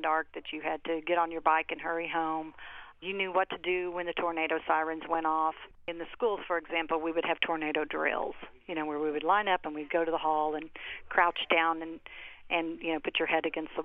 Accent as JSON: {"language": "English", "town": "El Reno", "region": "Oklahoma", "country": "United States", "tie": "born or raised there", "said": "I spent my whole childhood believing that my hometown of El Reno would never get hit by a tornado because it was between two rivers."}